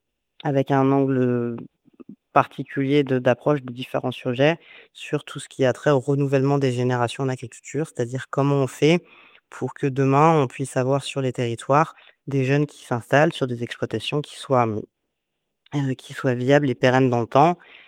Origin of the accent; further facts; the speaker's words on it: Paris, Île-de-France, France; Je ne suis absolument pas issue du milieu agricole. Je suis née à Paris, j'ai grandi à Paris, issue d'une famille, issue de domaines professionnels très différents. Et j'ai atterri dans la région pour faire une école d'agronomie à Montpellier.